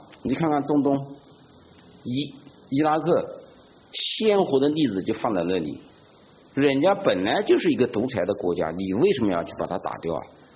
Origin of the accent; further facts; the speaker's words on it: China; 我们中国人他还就喜欢挑个表面现象，不看本质。